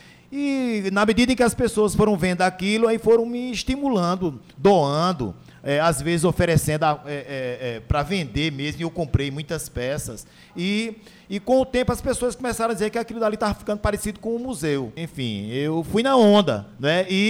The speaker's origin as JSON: {"language": "Portuguese", "town": "Campina Grande", "region": "Paraíba", "country": "Brazil", "tie": "born or raised there", "said": "Olha, eu sou aqui de Campina Grande, filho de cearense e paraibana, e sempre visitei muito a feira, eu cresci indo para a feira."}